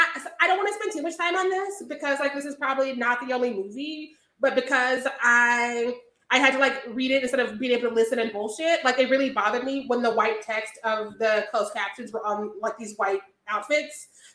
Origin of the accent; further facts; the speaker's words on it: United States; I just know another language because I'm from America and was homeschooled by bumpkins, so I only speak the one language.